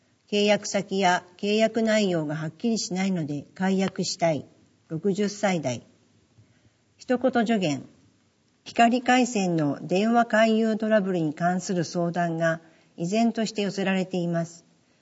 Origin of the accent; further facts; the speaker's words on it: Annaka, Gunma, Japan; 安中市地域おこし協力隊に着任いたしました、 … 大学卒業を機に、生まれ育った安中市に戻ってまいりました。一度市外へ出たことで、安中の豊かな自然や地域の方々の温かさを改めて実感し